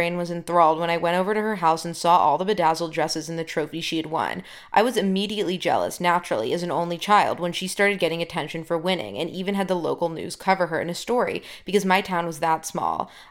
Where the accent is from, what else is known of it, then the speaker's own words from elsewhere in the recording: Connecticut, United States; I mean, I grew up in Connecticut, so I didn't know anybody who was in beauty pageants or, like, did anything like that.